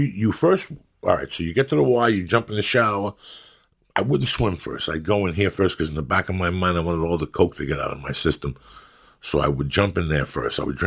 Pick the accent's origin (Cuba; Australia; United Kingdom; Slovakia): Cuba; now in United States; I grew up, I came from Cuba, I grew up.